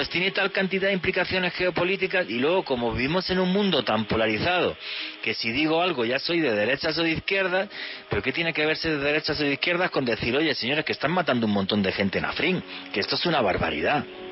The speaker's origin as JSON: {"language": "Spanish", "country": "Spain", "said": "no contamos nunca un día la conquista española de América porque yo soy español."}